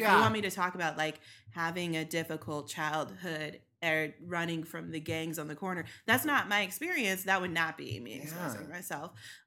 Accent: California, United States; well, because I grew up in Orange County, and anyone who's heard me say three words is aware of that.

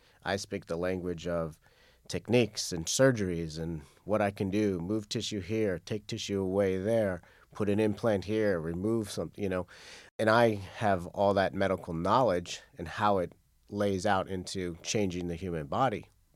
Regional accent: United States; also born or lived in Costa Rica; I grew up Jewish in America.

